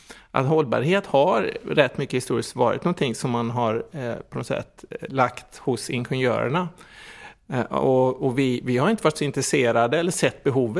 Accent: Gothenburg, Västra Götaland County, Sweden; Jag kommer ju från Göteborg.

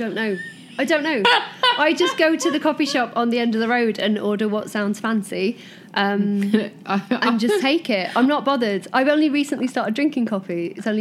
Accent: Doncaster, Yorkshire and the Humber, United Kingdom; I can't. I'm from Doncaster.

